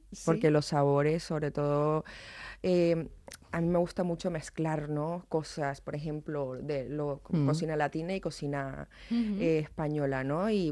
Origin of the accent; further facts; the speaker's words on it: Barranquilla, Atlántico, Colombia; en mi tierra, en Barranquilla.